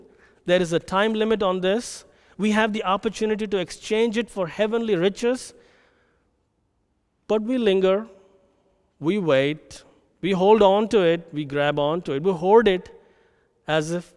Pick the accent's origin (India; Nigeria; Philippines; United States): India; the Indian government, I'm an Indian citizen, the Indian government decided to change the currency bills that were in circulation in India and abroad, actually.